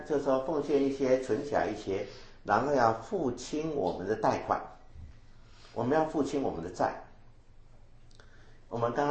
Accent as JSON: {"language": "Chinese", "country": "China", "lives_now": "United States", "said": "这我们中国人可以说是到我们这一代哈，大概是这样的想法哈。"}